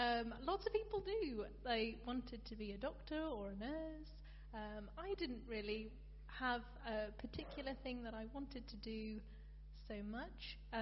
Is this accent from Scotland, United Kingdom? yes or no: no; Rugby, West Midlands, United Kingdom; also born or lived in South Africa; it's actually in Dunchurch, which is a little village just outside of Rugby. So we've known each other since I moved from South Africa a couple of years later. So we've known each other since we were 7 or Tom was 8.